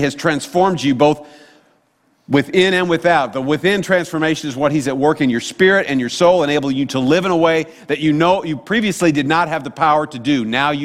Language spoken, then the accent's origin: English; Sedalia, Missouri, United States; And we've lived in a couple of places growing up, but primarily remember growing up in Sedalia, Missouri